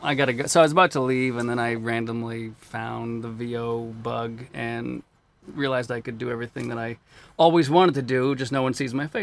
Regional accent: Newton, Massachusetts, United States; Well, I am from Boston area.

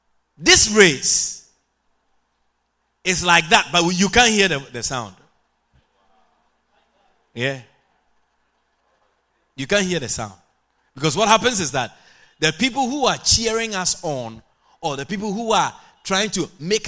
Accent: Ghana; When I was growing up in Ghana

